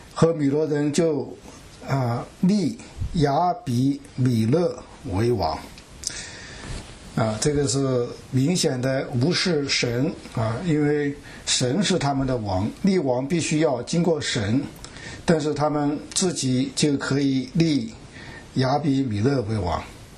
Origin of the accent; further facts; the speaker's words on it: China; 我们中国人有句话叫做善有善报，恶有恶报，不是不报，时候未到